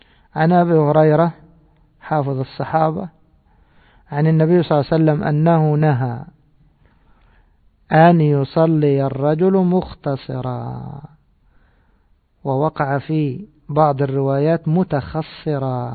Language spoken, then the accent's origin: Arabic; Cairo, Cairo Governorate, Egypt; ونحن عندنا في القاهرة القنطرة شرق والقنطرة غرب